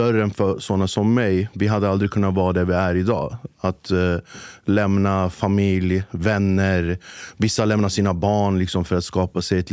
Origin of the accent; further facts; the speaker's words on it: Sweden; Jag är kurd från Turkiet, född och uppvuxen här i Sverige.